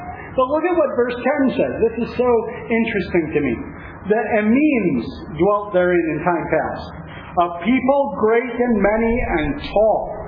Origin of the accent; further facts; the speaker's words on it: United States; The United States might go down as an American, as a person who loves my country.